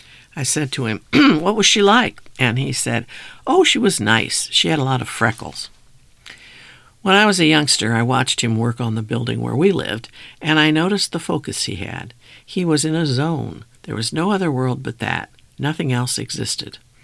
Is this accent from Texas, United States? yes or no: no; Bronx, New York, United States; One friend, Tommy Negron, who I grew up with in the South Bronx, was a piano tuner